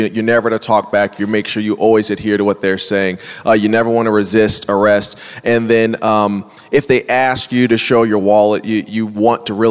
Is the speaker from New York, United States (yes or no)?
no; Akron, Ohio, United States; I was born and raised in Akron, Ohio, and right around third grade, my family moved to the suburbs, and we were the first blacks to go to the school that we went to in Talmadge.